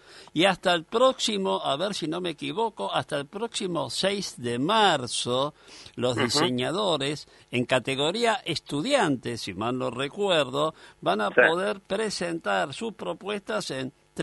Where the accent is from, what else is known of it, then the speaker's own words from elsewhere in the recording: Argentina; como argentino que me siento